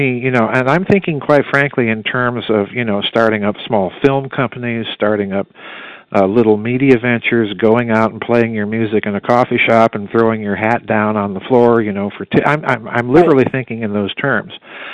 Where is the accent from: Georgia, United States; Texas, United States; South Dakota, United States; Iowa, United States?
South Dakota, United States; You know, I grew up in South Dakota around family farms